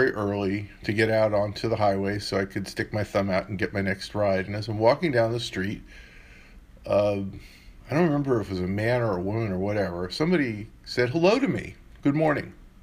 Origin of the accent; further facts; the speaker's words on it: Queens, New York, United States; I grew up in an anti-Semitic environment in New York City. I grew up in Queens, not really very far away from, not far away at all from where Donald Trump grew up.